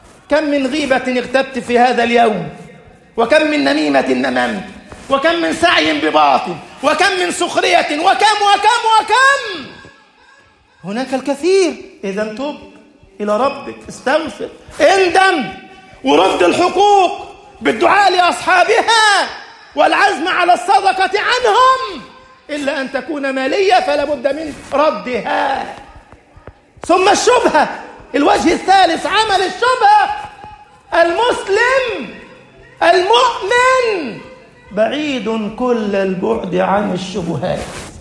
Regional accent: Egypt; اجعل بلدنا مصر أمنا أمانا، سخاء رخاء

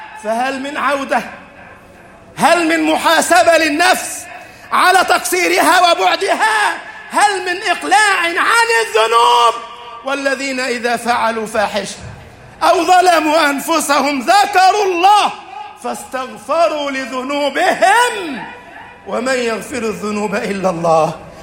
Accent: Egypt; اجعل بلدنا مصر أمنا أمانا، سخاء رخاء.

